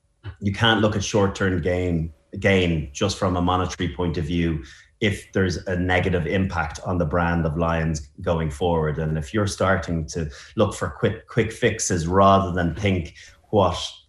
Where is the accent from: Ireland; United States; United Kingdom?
Ireland; you know, as an Irishman, you're able to laud and love a Welshman or an Englishman